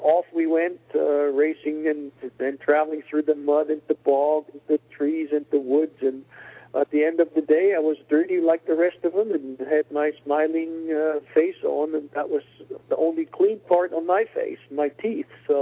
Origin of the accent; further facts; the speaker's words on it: Switzerland; English is a second language; Hearing me speak, you might realize that I have a bit of an accent, and that means I was born and raised in Switzerland.